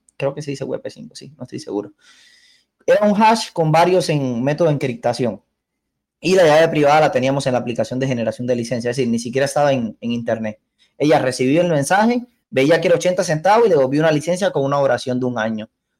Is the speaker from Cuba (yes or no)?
yes; Cuba; moved away; yo me fui de Cuba en mayo de 2019